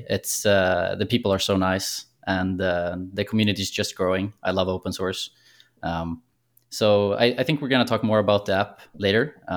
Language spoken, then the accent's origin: English; Sweden; I'm a developer from Sweden.